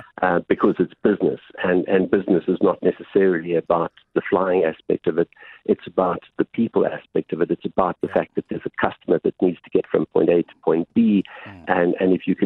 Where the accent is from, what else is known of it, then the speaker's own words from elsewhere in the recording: Johannesburg, Gauteng, South Africa; I've lived here all of my life. I grew up in Johannesburg and went to school at a government school. And I went to university at Wits, and I graduated, funnily enough, with a Bachelor of Science in Building in 1978